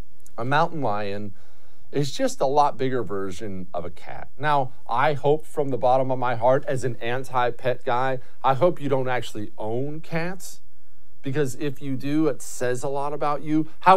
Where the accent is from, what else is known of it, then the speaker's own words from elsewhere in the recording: Montana, United States; I grew up in Montana.